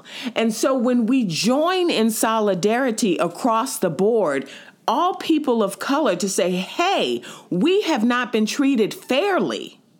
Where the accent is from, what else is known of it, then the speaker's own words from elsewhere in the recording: New York, United States; Being a New Yorker, native New Yorker